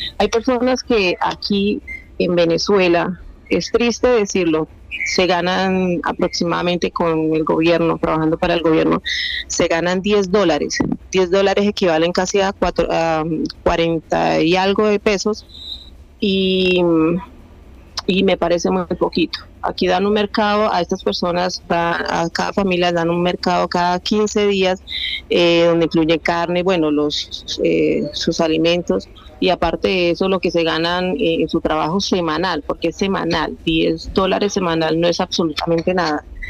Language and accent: Spanish; San José del Guaviare, Guaviare, Colombia; Yo soy de San José del Guayare.